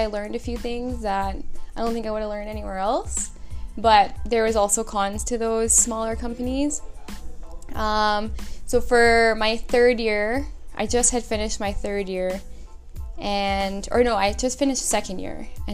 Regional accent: Edmonton, Alberta, Canada; Edmonton. Oh, my whole life. Born and raised.

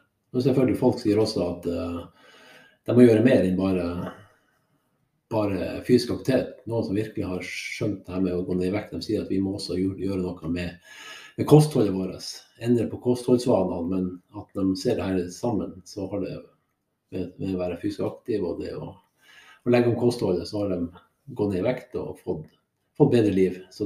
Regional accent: Malangen, Troms, Norway; Jeg vokste jo opp i Malangen i Troms, eller jeg vokste egentlig opp i Tromsø eller i Malang, alt etter sammen. Jeg bodde de 10 første årene i Tromsø, så flyttet vi til Malangen, så jeg, der var det masse flott natur

